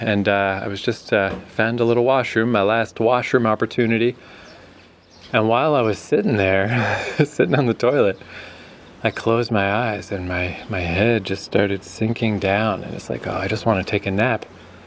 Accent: Fredericton, New Brunswick, Canada; now in Jeju, South Korea; compared to my hometown, say, is Fredericton, New Brunswick.

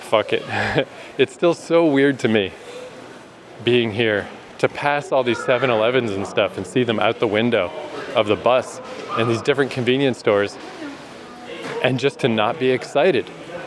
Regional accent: Canada; I'm Canadian, so I mean, we invented the Hawaiian pizza.

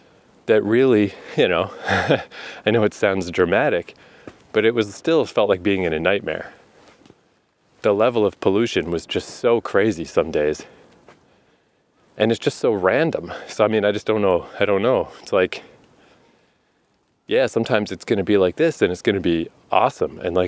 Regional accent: Canada; hey, don't worry, I'm from Canada. I like the snow.

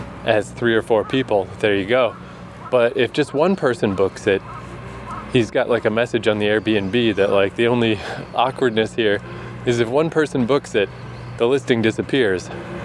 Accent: Canada; from Canada. Never been to Chiba before.

